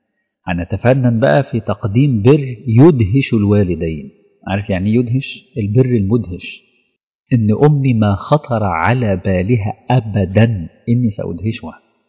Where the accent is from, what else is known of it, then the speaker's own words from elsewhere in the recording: Asyut, Asyut Governorate, Egypt; لو الريح دلوقتي دخلت عندنا في اسيوط